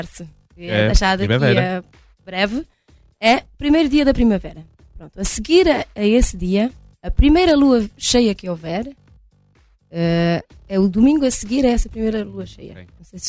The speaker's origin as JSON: {"language": "Portuguese", "country": "Portugal", "tie": "born or raised there", "said": "Isso é uma tradição, eu sei que na minha aldeia também é assim. O padre faz a visita pascal no domingo de manhã. As pessoas enfeitam as casas por fora. É um período muito bonito, muito lindo. Na Páscoa já em Portugal já há flores"}